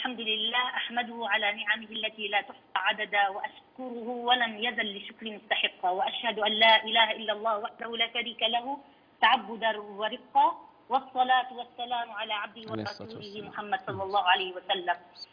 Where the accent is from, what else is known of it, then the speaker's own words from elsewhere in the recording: Lebanon; moved away as an adult; now in Medina, Saudi Arabia; ولدت في لبنان وترعرعت فيها إلى أن تخرجت من الثانوية، ثم أكرمني الله تعالى بالمجيء إلى بلد الثاني المملكة العربية السعودية